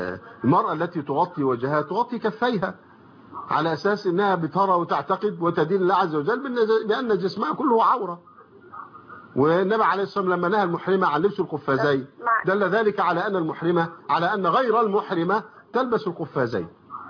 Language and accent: Arabic; Egypt; عندنا في مصر